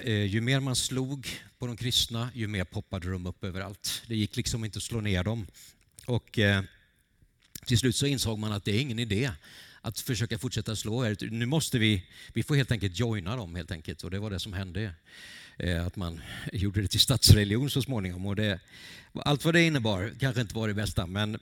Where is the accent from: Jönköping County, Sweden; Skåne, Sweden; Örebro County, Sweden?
Jönköping County, Sweden; Vetlanda; så här växte jag upp och mina kära föräldrar bodde här ute i Skede.